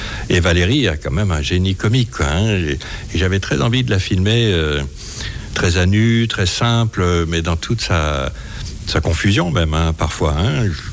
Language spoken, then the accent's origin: French; Lyon, Auvergne-Rhône-Alpes, France; Je suis lyonnais, hein